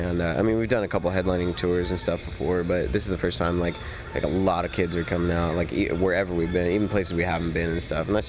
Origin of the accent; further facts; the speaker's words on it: Montana, United States; also born or lived in New York; I was born in New York, but then we moved to Montana like 3 weeks later.